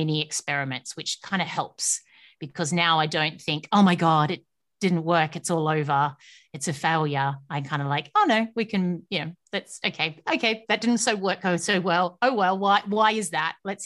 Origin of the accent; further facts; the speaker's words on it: Australia; I don't live in Australia any moment, but I come from Australia.